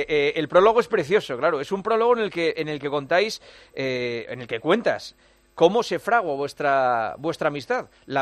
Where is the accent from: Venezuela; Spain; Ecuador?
Spain; Asturias; yo soy asturiano, imagino, ser gallego y escuchar esto tiene que ser impresionante